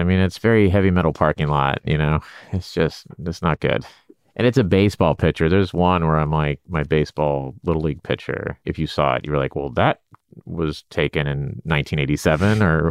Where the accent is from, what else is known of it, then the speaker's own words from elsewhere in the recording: Oklahoma, United States; You know, I grew up in Oklahoma.